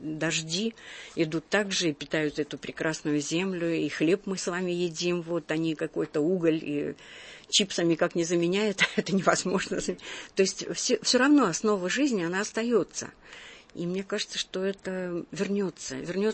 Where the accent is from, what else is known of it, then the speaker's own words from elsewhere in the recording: Pyatigorsk, Stavropol Krai, Russia; Когда я приехала из своей провинции, из Пятигорска